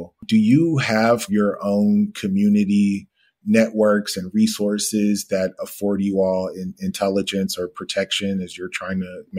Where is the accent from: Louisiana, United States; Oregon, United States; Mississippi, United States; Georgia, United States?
Georgia, United States; growing up in the South, growing up as the son of a plantation here in Georgia